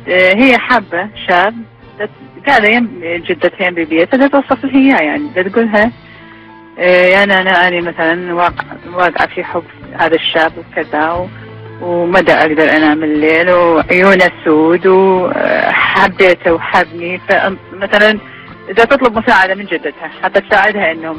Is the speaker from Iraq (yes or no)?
yes; Basra, Basra Governorate, Iraq; also born or lived in Baghdad; انا اتذكر انه بديت اغني اثوري اول ما طلعت من البصرة وجيت لبغداد